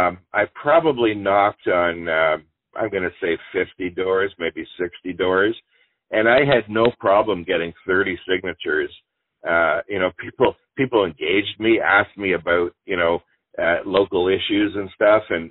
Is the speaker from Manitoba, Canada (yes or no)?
no; Toronto, Ontario, Canada; I've lived in Toronto my entire life. I was born in Toronto. And I guess it was, it was in 1979 that I moved to Archer Co-op, and that's in the St. Lawrence